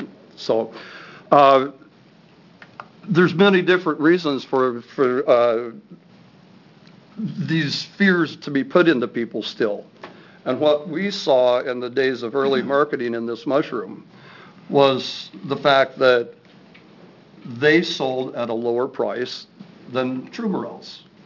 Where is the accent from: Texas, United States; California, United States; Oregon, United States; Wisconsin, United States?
Oregon, United States; I grew up in Northeast Oregon, born and raised, and we harvested verpa mushrooms.